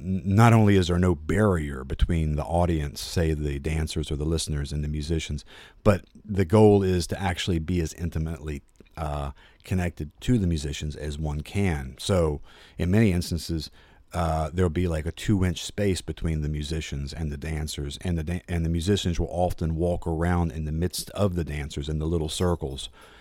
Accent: United States; I'm 46 years old and I'm an American.

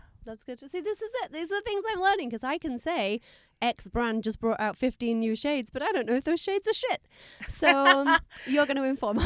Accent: Doncaster, Yorkshire and the Humber, United Kingdom; And anyone who knows I'm from Doncaster.

